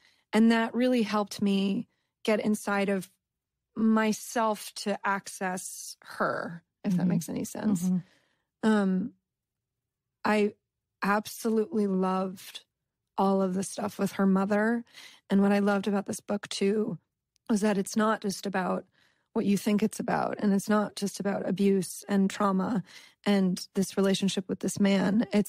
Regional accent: East Coast, United States; I grew up in the East Coast. I went to a boarding school. I went to Vassar for college.

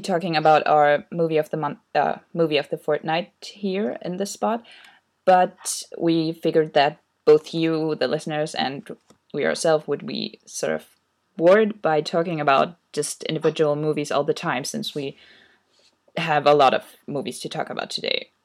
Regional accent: Germany; from Germany, and I blog at Lime Reviews and Strawberry Confessions.

